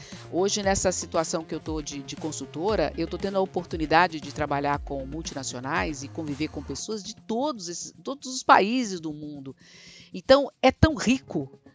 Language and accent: Portuguese; Juiz de Fora, Minas Gerais, Brazil; Sou mineira de Juiz de Fora, conhecida como Carioca do Brejo